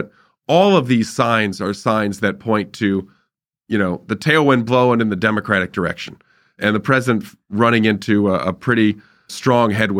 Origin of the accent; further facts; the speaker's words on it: Irvine, California, United States; I mean, I grew up in Irvine. So that's California's 45th district, and one of the districts that flipped.